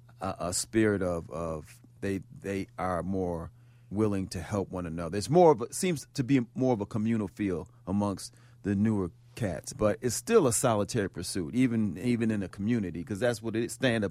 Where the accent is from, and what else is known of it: Chicago, Illinois, United States